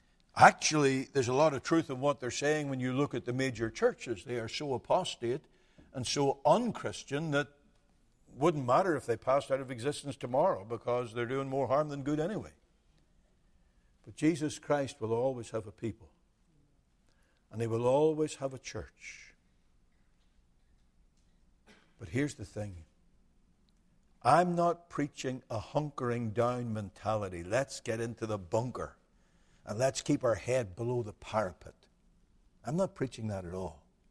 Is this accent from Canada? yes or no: no; United Kingdom; now in United States; despite 30 years in America, I am British